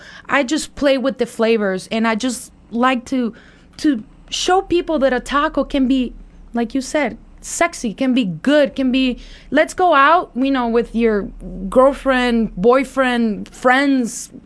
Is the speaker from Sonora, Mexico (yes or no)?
yes; Sonora, Mexico; I'm from Sonora